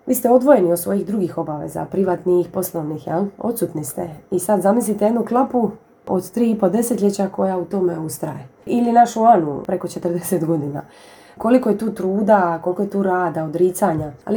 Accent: Solin, Split-Dalmatia County, Croatia; ovdje kod nas u Dalmaciji, točnije u Solinu, odvijaju

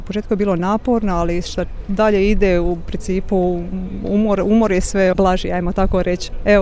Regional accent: Hrvace, Split-Dalmatia County, Croatia; now in Zagreb, Croatia; iz Hrvaca, okolica Sinja, tamo sam rođena, odrasla, živim u Zagrebu, tamo radim.

